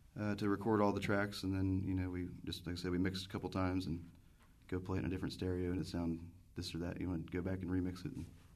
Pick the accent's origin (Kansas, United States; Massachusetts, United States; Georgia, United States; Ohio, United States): Ohio, United States; Miamisburg; Well, I grew up in Miamisburg, and I ended up moving back into the house that I grew up